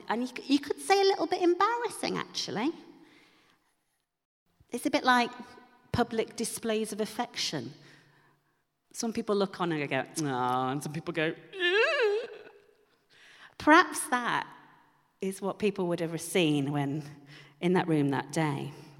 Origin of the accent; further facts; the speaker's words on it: United Kingdom; perhaps we don't understand because we're very British.